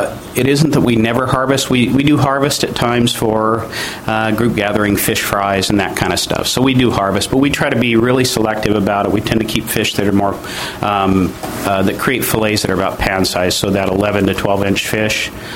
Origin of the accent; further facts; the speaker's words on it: Toledo, Washington, United States; I grew up in Toledo, so I spent lots of hours wandering the Calis River and the Tootle and all over in that area.